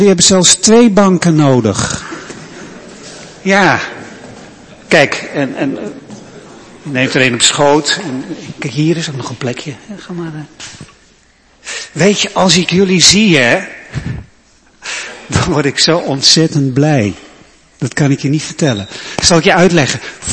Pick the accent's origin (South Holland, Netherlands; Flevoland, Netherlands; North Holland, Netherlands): Flevoland, Netherlands; Emmeloord; Ik kom uit Emmeloord. Nou, zag ik op het bord dat Emmeloord 6 kilometer is. Maar ik woon aan de andere kant van Emmeloord.